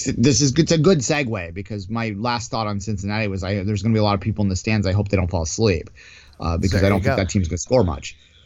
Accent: Canada; I think the game against Holland is going to be the game I'm least frightened of as a Canadian.

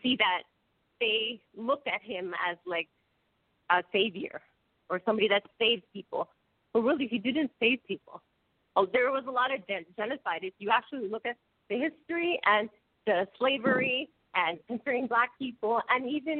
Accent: Canada; So, like, I'm from Canada. We need to take care of the issues that are happening here

